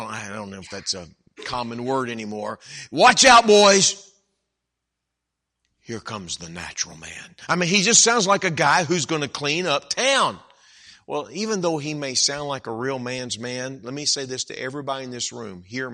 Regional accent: Dallas, Texas, United States; I grew up in Dallas and in that area. And that's been home when I was a kid.

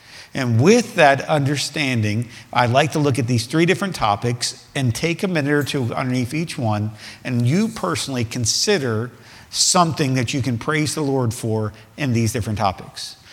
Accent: United States; born there; It's only by your goodness I was born in America.

